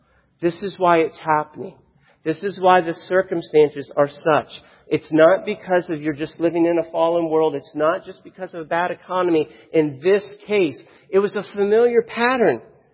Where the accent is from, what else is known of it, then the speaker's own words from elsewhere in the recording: Florida, United States; I'm from Florida